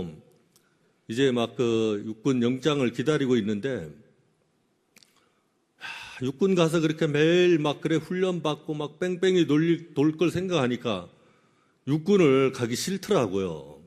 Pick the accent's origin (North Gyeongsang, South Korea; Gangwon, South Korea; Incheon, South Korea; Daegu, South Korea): Gangwon, South Korea; Yanggu; 제 고향이 이렇게 강원도 양구인데 거기는 완전 최전방이에요.